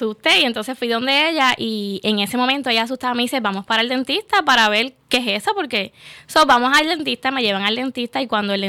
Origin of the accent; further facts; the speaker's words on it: Bayamón, Puerto Rico; nací, como dijiste, en Bayamón, Puerto Rico, y soy el jamón del sándwich. Tengo dos hermanos, tengo un hermano mayor y un hermano menor, soy la única niña